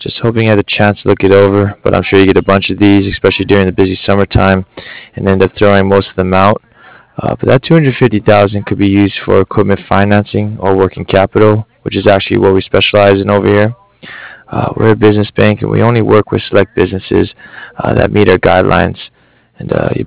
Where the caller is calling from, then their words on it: Cardiff, Wales, United Kingdom; I'm calling here from Cardiff.